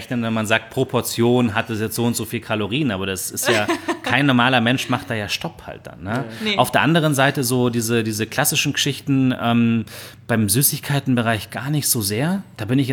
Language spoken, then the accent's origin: German; Germany; und wir natürlich auch als Deutsche ja schon eher gewohnt sind, dass der Salzgehalt ein bisschen höher ist, siehe unser täglich Brot